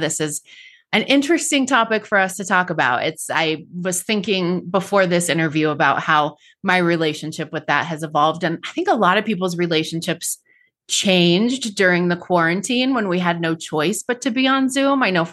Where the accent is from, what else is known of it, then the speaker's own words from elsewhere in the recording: Colorado, United States; I'm from Colorado where we don't say anything in a pretty way.